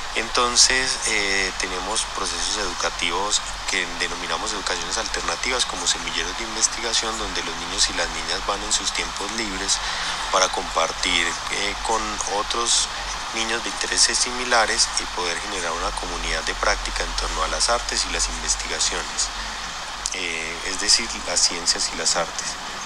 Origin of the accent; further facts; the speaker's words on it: Rionegro, Antioquia, Colombia; vengo del municipio de Río Negro, Antioquia.